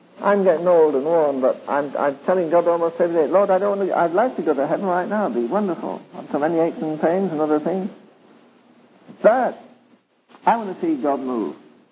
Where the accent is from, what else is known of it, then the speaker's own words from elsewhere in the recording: England, United Kingdom; I'm English